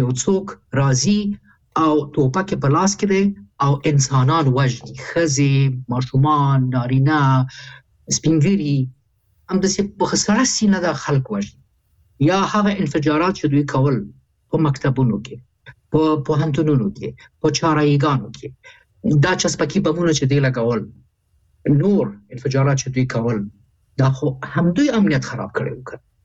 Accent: Kabul, Afghanistan; زه دغه درې ولایاتو چې نومونه اخلم دغې نه یم، زه د کابل یم

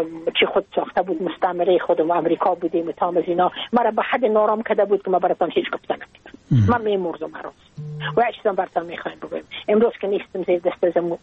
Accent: Afghanistan; من اگر افغان هستم، من مربوط افغانستان هستم

